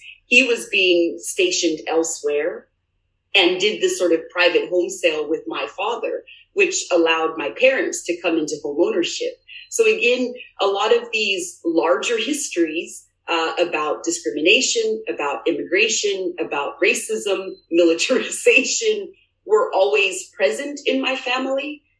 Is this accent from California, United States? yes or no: yes; Lompoc, California, United States; So I am actually from Santa Barbara County. People who know me through UCSB have heard me say this before, but I actually was born and raised in Lompoc, California.